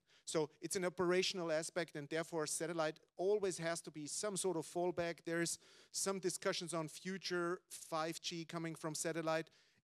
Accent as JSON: {"language": "English", "country": "Austria", "said": "I take Austria as an example, as I'm coming from Austria, transalpine power line inspections."}